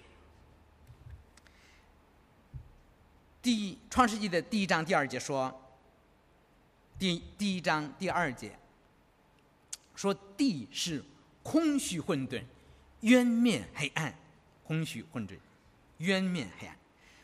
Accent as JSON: {"language": "Chinese", "country": "China", "said": "我们中国人一般不喜欢墓地的地方啊"}